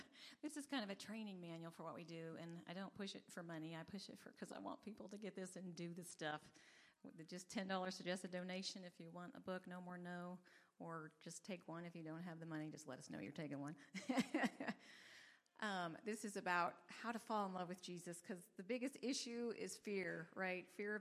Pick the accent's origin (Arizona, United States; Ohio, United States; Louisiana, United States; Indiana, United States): Ohio, United States; Marion; born there; So I mentioned Marion, Ohio, because I was born in Marion.